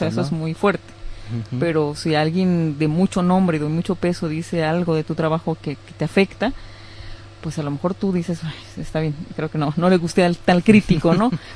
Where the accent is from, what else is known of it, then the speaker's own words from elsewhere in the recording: Veracruz, Mexico; now in Barcelona, Spain; yo sé que aquí en Barcelona hay muchísimos jalapeños, veracruzanos, y yo soy una orgullosa veracruzana.